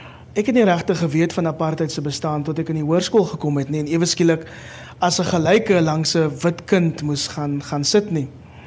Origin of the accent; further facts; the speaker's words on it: Mitchells Plain, Western Cape, South Africa; now in Kraaifontein, South Africa; Ek het in Mitchells Plain groot geword.